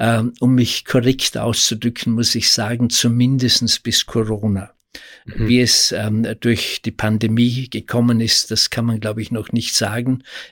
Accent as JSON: {"language": "German", "country": "Austria", "said": "bei uns in Österreich"}